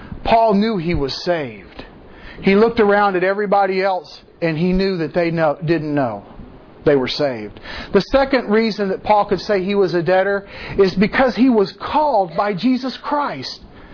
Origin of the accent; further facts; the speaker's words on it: the South, United States; accent: Southern drawl; I'm from the South. If you don't have a Southern drawl, you are a barbarian. No. But it's that kind of thing. And I've lost mine, I hear.